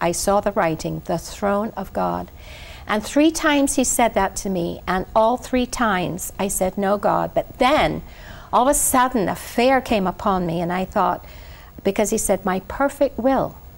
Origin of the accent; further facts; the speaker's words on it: Barbados; I couldn't waste time because I was from Barbados. I traveled 9 hours and 3 planes to get to Pensacola.